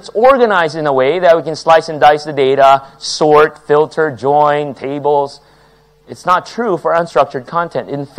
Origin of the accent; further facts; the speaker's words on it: Manila, Metro Manila, Philippines; now in United States; I'm originally from Manila, Philippines, and when I started working in the U.S.